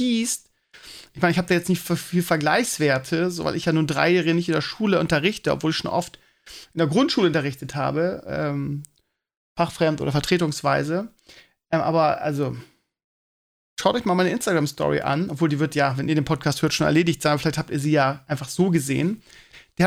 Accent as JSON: {"language": "German", "region": "Bremen", "country": "Germany"}